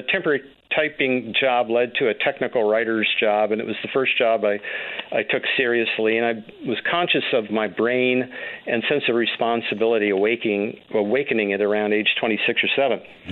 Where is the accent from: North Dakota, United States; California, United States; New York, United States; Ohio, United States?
North Dakota, United States; I was from North Dakota.